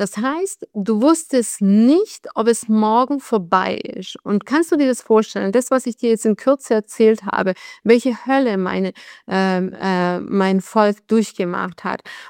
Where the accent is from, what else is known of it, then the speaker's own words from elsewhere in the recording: Bosnia & Herzegovina; now in Germany; Das ist meine Heimat und ich möchte nicht hier nochmal das erleben, was ich in Bosnien erlebt habe.